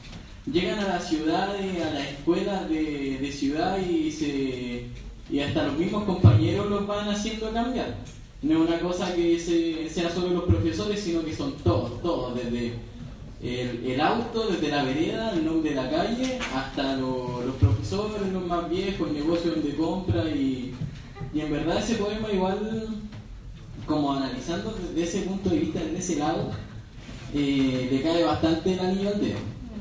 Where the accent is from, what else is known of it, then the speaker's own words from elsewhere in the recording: Temuco, Araucanía, Chile; yo soy nacido y criado en Temuco, la novena región de la Araucanía